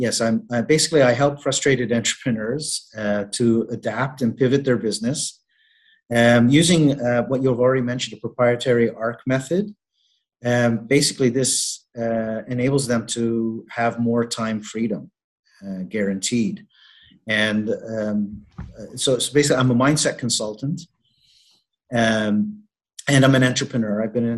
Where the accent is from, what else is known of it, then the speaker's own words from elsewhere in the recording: Canada; moved away as an adult; now in Malta; I am based here. I'm originally from Canada, but I have been based here in Malta now for the last, I believe we're going on 2 years.